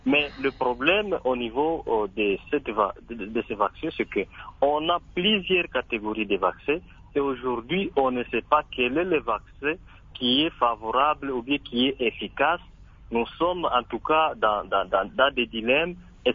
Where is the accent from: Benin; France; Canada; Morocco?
Benin; Comme ici chez nous à Bénin, il n'y a pas trop de cas à Covid-19.